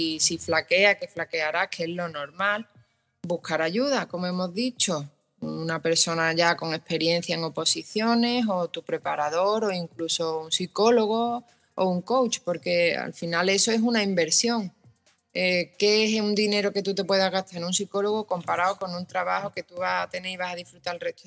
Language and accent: Spanish; Málaga, Andalusia, Spain; soy de Málaga